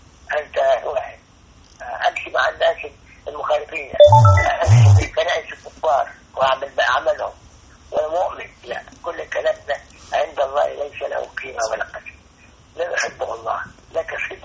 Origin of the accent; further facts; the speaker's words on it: Egypt; عندنا في مصر ليبرالي و مسلم ليبرالي كما يقول